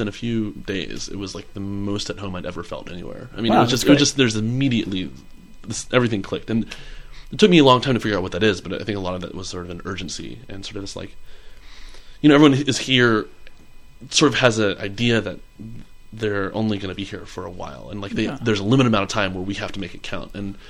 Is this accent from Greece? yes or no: no; Houston, Texas, United States; now in New York City, United States; So I grew up in Houston area and went to school in Los Angeles